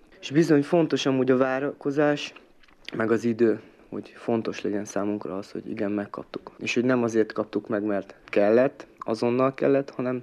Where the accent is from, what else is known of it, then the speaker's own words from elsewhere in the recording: Szeged, Csongrád-Csanád, Hungary; born there; Szegeden születtem, 14 éves korom óta vagyok szenvedélybeteg, 25 éves leszek most.